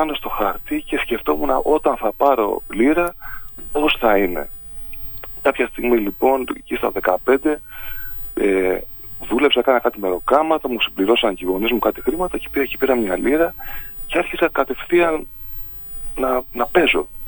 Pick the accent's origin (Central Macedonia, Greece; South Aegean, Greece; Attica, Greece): Attica, Greece; Athens; εγώ μεγάλωσα στην Αθήνα καταρχήν, από κρητικούς γονείς, και η Κρήτη πάντα υπήρχε στο σπίτι μας.